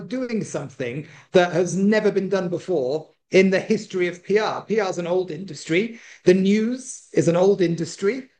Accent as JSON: {"language": "English", "country": "United Kingdom", "said": "First of all, we're a British company. I'm a British entrepreneur, so London's a sort of natural choice."}